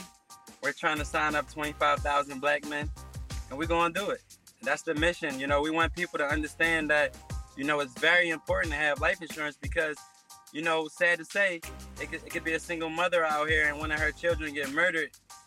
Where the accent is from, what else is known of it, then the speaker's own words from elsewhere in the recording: Philadelphia, Pennsylvania, United States; And I come from West Philly. I come from a very dangerous city.